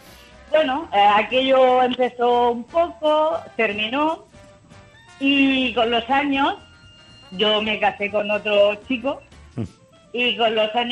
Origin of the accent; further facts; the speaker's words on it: Archena, Region of Murcia, Spain; Tengo 55 años, soy de Murcia, de un pueblo que se llama Archena.